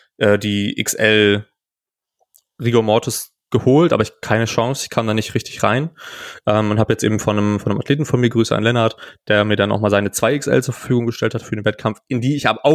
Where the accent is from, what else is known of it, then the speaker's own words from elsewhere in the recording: Greifswald, Mecklenburg-Vorpommern, Germany; vor allem weil das so weit weg ist, auch von da, wo ich herkomme, von Greifswald her immer wieder alles schön weit weg